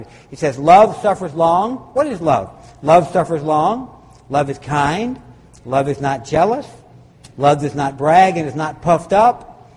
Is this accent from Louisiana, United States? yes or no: yes; Louisiana, United States; You know, in the Civil War, I come from Louisiana. My relatives were, from that part of the country.